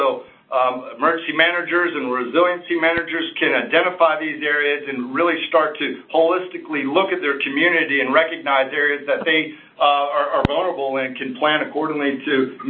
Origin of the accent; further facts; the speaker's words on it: North Carolina, United States; So I'm actually from North Carolina, so I recognize the fact that it's very low-lying and flat as you get down in the coastal plain